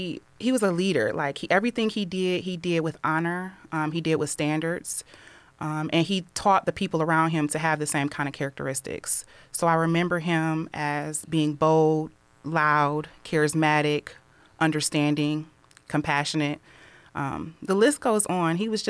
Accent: Toledo, Ohio, United States; I was born right here in Toledo at Toledo Hospital. I was raised on the south side of Toledo. I went to Libby High School, where I started my freshman year and then completed at Perrysburg.

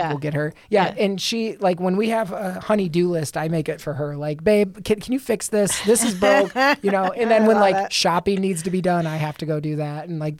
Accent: Toledo, Ohio, United States; I grew up in Toledo. I went away for med school and residency, and I've been back for almost a decade.

